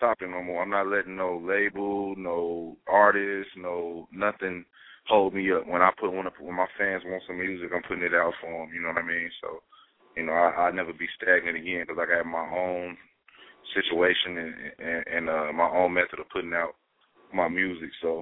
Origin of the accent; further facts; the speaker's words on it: Gary, Indiana, United States; I mean, you know, I grew up in the Vice Lord neighborhood, man, on the east side